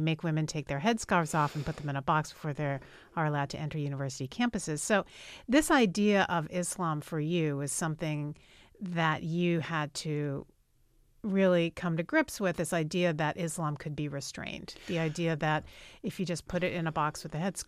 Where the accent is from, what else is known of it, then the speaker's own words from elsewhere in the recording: United States; I confess I'd never heard of.